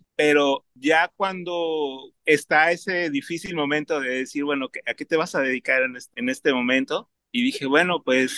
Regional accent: Mexico City, Mexico; mi familia es de Tampico, Tamaulipas, y yo crecí en la Ciudad de México, en realidad, y me acuerdo que en mis vacaciones iba a Tampico, Tamaulipas

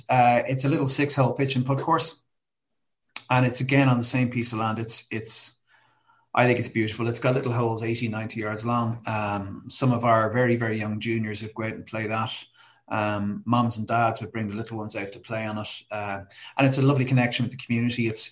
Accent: Dublin, Leinster, Ireland; I'm from Dublin originally

